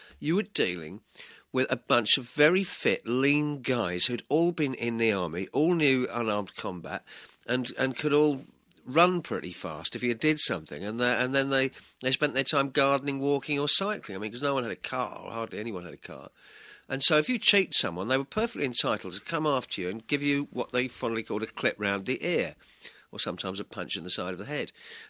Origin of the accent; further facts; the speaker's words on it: East of England, United Kingdom; born there; I was brought up in barracks. One brother born in Aldershot, another one born in Penang in Malaya. And I was born in Hertfordshire